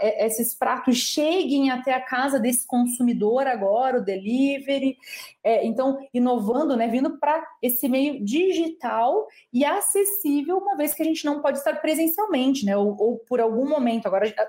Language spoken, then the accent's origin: Portuguese; Brazil; nós também, mesmo como brasileiros, nós gostamos muito de experimentar